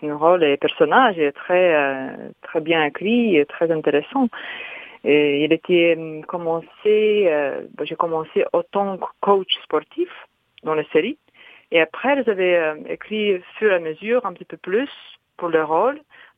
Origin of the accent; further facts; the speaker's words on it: Lithuania; French is a second language; now in France; Oui, je viens de Lituanie, je suis lituanienne.